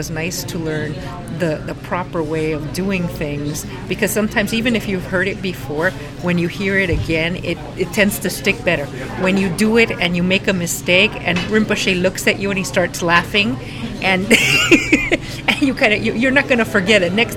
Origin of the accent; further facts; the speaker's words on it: Los Angeles, California, United States; I'm from Los Angeles.